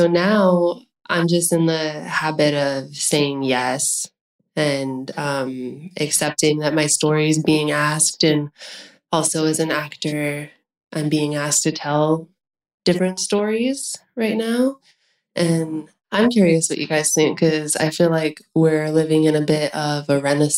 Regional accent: Tesuque, New Mexico, United States; I grew up in northern New Mexico, in Tizuque, just north of Santa Fe.

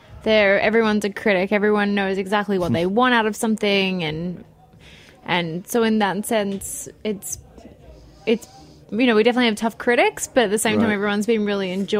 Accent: Australia; moved away as an adult; also born or lived in Miami; Well, for me, I'm Australian. I have this, like, intense travel bug that I guess I was just born with. And since I left high school, I've just traveled for the last, 10 years.

